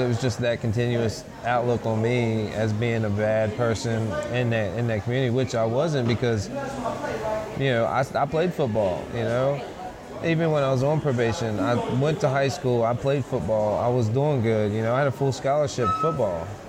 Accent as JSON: {"language": "English", "region": "West Virginia", "country": "United States", "said": "I was born in Virginia, but I'm originally from West Virginia. I have a big family, more on my father's side than my mother's side, but big support group."}